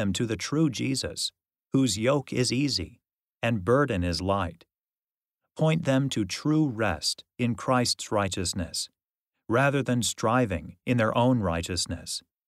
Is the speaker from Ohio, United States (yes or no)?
no; Utah, United States; also born or lived in southern Idaho; Growing up in Utah and southern Idaho, I experienced this pressure.